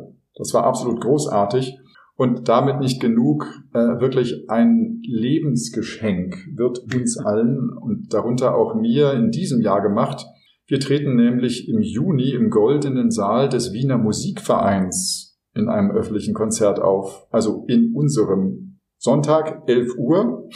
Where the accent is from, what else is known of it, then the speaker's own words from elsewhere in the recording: Berlin, Germany; in Berlin-West, wo ich aufgewachsen bin.